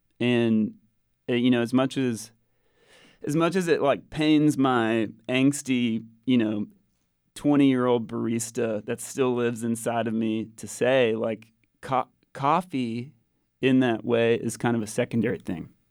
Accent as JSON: {"language": "English", "town": "Waco", "region": "Texas", "country": "United States", "tie": "born or raised there", "said": "growing up in Waco, you always hear, like, Wacoans are so kind of persnickety about places."}